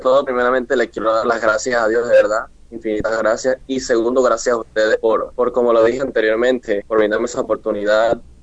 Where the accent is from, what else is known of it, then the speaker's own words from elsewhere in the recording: Mérida, Venezuela; born there; nací en Mérida, Venezuela, nací en la ciudad de Mérida, para la gloria de Dios, soy venezolano, nato.